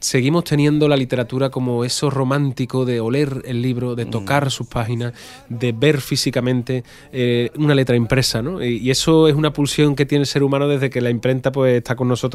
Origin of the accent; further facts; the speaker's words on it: Rota, Andalusia, Spain; escribí una novela ambientada en mi pueblo, en Rota